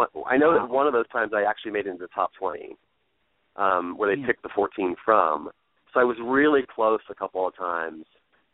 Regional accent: North Carolina, United States; born there; I was born in North Carolina, and my mother still lives on the coast of North Carolina.

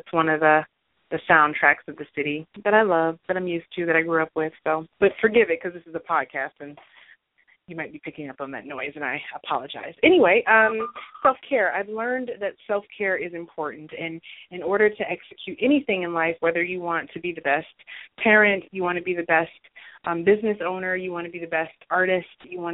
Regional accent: Detroit, Michigan, United States; because as you know, this is my hometown

